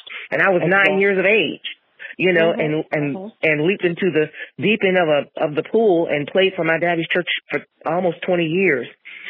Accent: Jackson, Michigan, United States; She hails from the greatest musical city ever, near where I grew up in Jackson, Michigan.

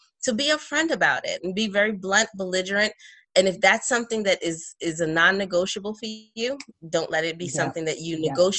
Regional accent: Brooklyn, New York, United States; although I'm Trinidadian, I grew up in Brooklyn.

